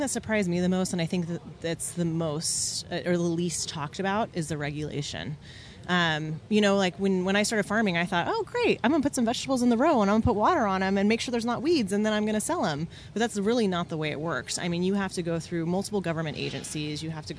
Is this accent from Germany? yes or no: no; Bakersfield, California, United States; But, you know, in Bakersfield, in my hometown, there's not a lot of small farmers.